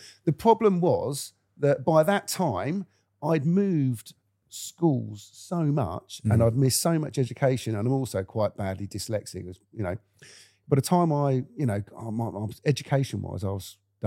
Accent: Hartley Wintney, South East England, United Kingdom; also born or lived in Southampton; I was born in Southampton. Mm-hmm. And my parents had a pub called the Gatties there at the time. And then we went to Richmond, Southampton, Hartley Whitney, which mm-hmm. is where I was brought up.

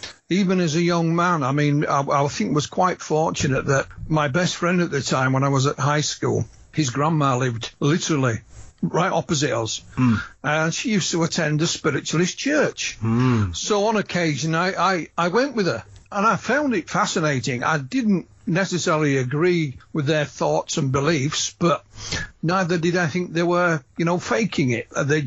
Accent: Yorkshire and the Humber, United Kingdom; growing up in Yorkshire. My mum was from Northern Ireland.

